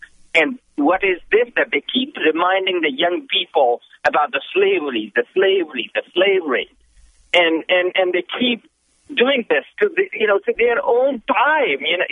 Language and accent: English; India; moved away; I come from India. I came here in 71.